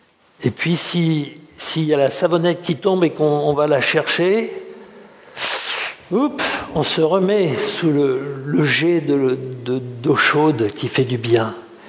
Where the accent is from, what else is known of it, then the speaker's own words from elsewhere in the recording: Nice, Provence-Alpes-Côte d'Azur, France; il n'y avait pas de vagues quand j'étais petit à Nice.